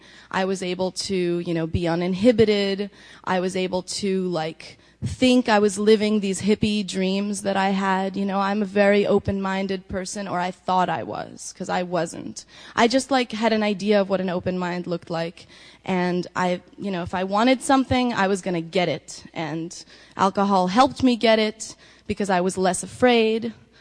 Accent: New York, United States; I'm a New Yorker, so like I wore like a turban

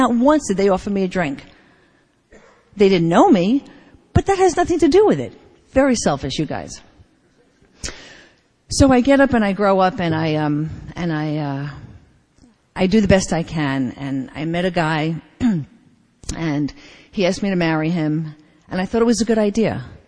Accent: Bayside, New York, United States; I was born in the Bronx, and I grew up in Bayside.

